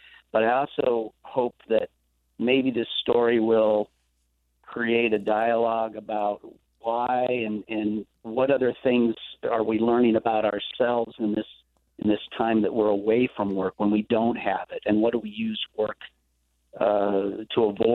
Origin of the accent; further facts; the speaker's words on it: Iowa, United States; friends of mine that I grew up with here in Iowa